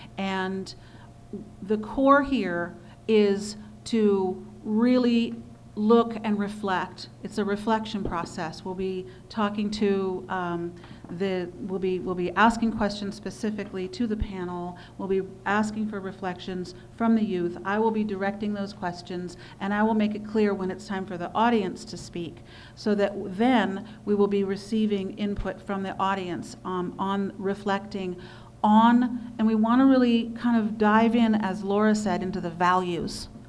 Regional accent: California, United States; also born or lived in Berkeley; I grew up inland on Greenfield Ranch. I was brought there by my parents in the big wave when I was 7 and 74.

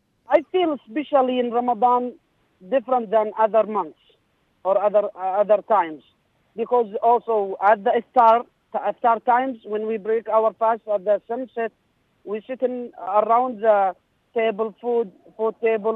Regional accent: south, Saudi Arabia; now in Murray, United States; I'm from Saudi Arabia, from a city called Tiflis, located in the south of Saudi Arabia. I'm currently in a vacation at my hometown, but in America. I live in Murray, Kentucky.

